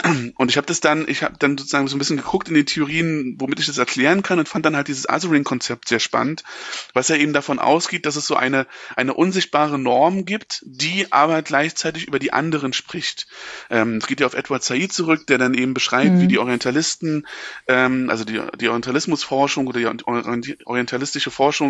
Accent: East Germany, Germany; als Ostdeutscher

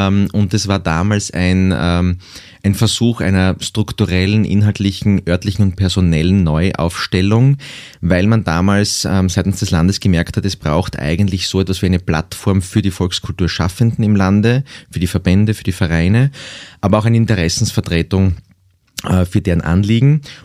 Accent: Graz, Styria, Austria; Ich bin ja in der Stadt aufgewachsen, in Graz, hatte also keine besonders großen Berührungspunkte mit der Volkskultur, außer jene, die man sozusagen auch als Städter im Jahreskreislauf hat.

